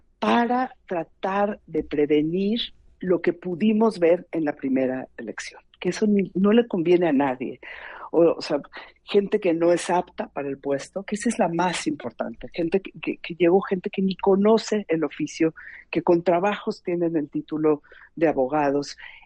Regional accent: Mexico; es dolorosísimo verlo en mi país, digamos. Es mucho, muy doloroso verlo en México.

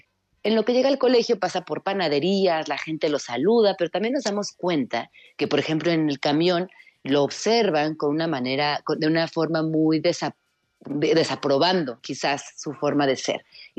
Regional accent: Chiapas, Mexico; Estamos en San Cristóbal. Y nos vamos a Comitán en unas horas, así que pues feliz de estar por acá, por mi tierra, visitando a la familia

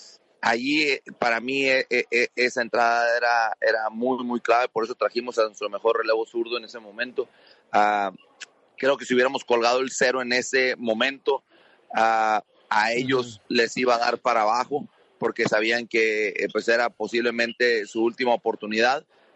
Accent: Mexico; le di las gracias como mexicano.

